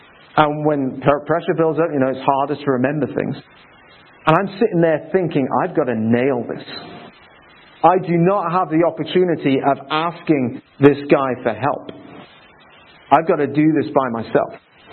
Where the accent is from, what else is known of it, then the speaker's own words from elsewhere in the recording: Midlands, United Kingdom; I'm from the Midlands, so that's how we speak in a French accent.